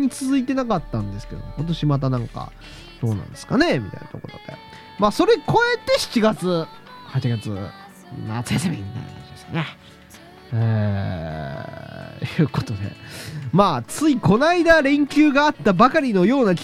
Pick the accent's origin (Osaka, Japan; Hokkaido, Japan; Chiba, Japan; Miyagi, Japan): Hokkaido, Japan; 北海道のね、サロマ町でね、まあまあ僕の地元に割と近いところですけどね。